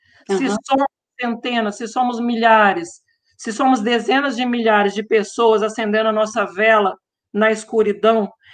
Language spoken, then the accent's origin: Portuguese; Minas Gerais, Brazil; Eu sou do interior de Minas